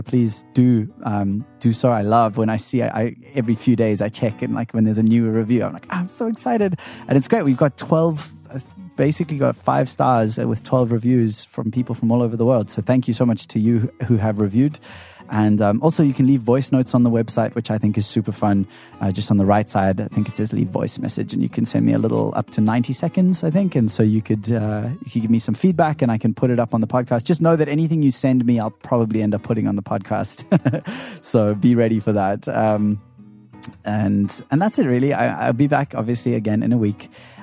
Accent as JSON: {"language": "English", "country": "South Africa", "said": "I'm from South Africa, in case you didn't know that."}